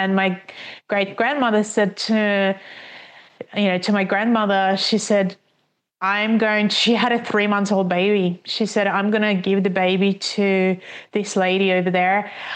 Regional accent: Minsk, Belarus; And I also grew up, you know, in Belarus, and I was born in Minsk

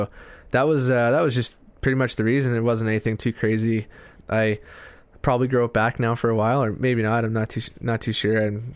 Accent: Edmonton, Alberta, Canada; growing up in Edmonton, I was a huge fan of the Oilers, and my favorite player was Doug Weight.

